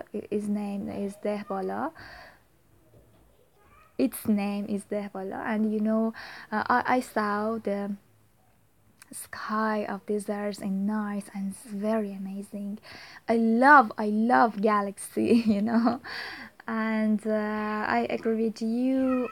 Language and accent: English; Tehran, Tehran Province, Iran; English is a second language; because I'm originally from Yazd, but I was born in Tehran and I was brought up in Tehran.